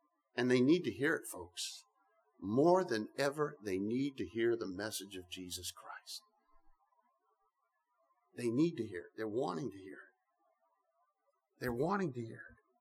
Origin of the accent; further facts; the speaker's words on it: United States; I'm an American. I was brought up in an American country, United States, and I speak English, right?